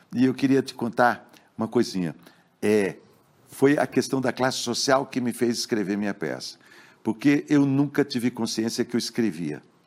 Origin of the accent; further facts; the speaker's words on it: São Paulo, Brazil; accent: Sorocaba-Piracicaba-Botucatu regional accent; Esse é o sotaque da região de Sorocaba, Piracicaba, Botucatu, né?